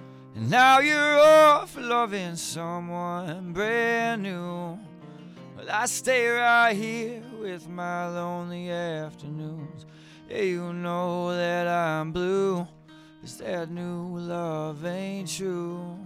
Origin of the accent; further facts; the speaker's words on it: Sauk City, Wisconsin, United States; Well, Sauk's a pretty small town, so pretty much growing up, you just go to school or you go fishing.